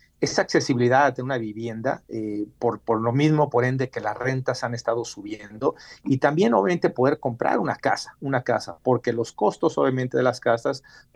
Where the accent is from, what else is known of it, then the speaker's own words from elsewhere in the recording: Mexico; moved away; vine de México hace ya 22 años y pasamos por lo mismo